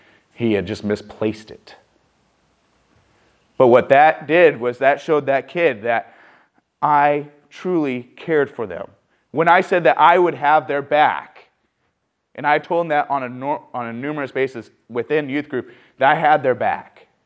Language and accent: English; Guadalupe, United States; my kids were already being accused of stealing other kids' stuff because we're from Guadalupe.